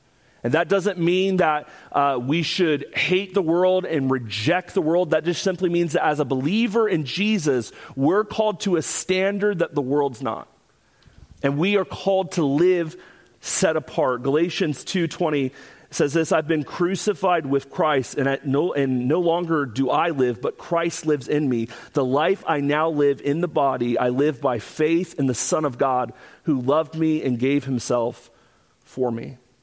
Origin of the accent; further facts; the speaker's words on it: Florida, United States; Growing up in Florida, we have the privilege of having a fruit in our state that many of us enjoy.